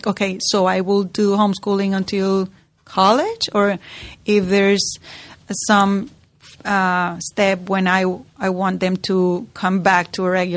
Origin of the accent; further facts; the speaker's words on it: Mexico; Because I grew up in Mexico.